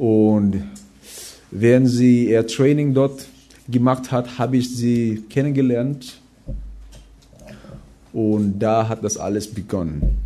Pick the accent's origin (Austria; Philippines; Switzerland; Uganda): Philippines; German is a second language; moved away as an adult; now in Germany; Ich bin geboren und auch aufgewachsen auf den Philippinen. Kann man sagen, made in the Philippines.